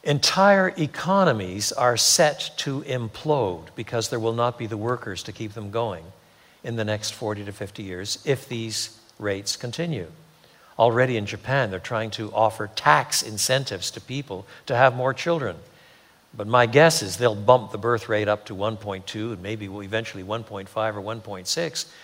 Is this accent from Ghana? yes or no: no; Quebec, Canada; I was brought up in French Canada. French Canada was extraordinarily Catholic when I was a boy.